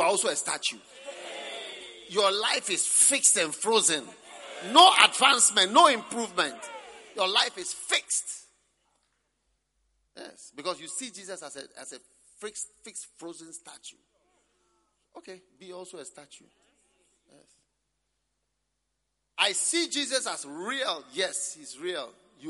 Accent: Ghana; You see me as a Ghanaian, I see you as a Tanzanian.

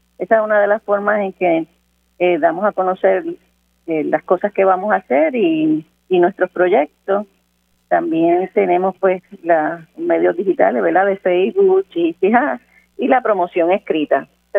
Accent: Ponce, Puerto Rico; Pues soy una leona de Ponce

